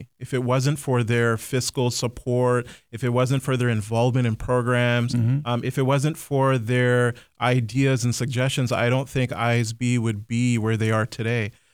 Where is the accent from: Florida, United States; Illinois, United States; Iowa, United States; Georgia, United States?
Iowa, United States; I got to make sure I have a shout out to my home state of Iowa.